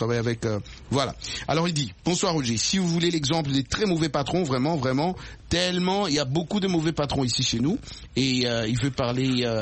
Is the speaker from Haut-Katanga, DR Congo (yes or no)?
yes; Lubumbashi, Haut-Katanga, DR Congo; Venez travailler avec les Chinois chez nous au Katanga, à Lubumbashi.